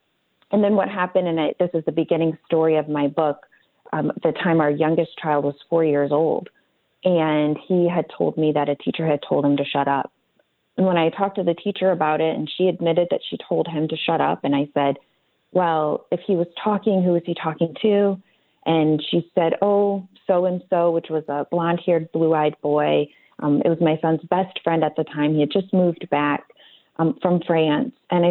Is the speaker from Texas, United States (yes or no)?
no; Rockford, Illinois, United States; I grew up in the Midwest in a city called Rockford, Illinois.